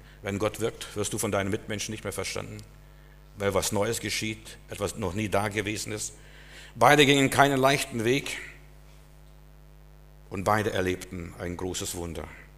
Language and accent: German; Berlin, Germany; Wir als Berliner wissen das, was es bedeutet, als die Mauer fiel.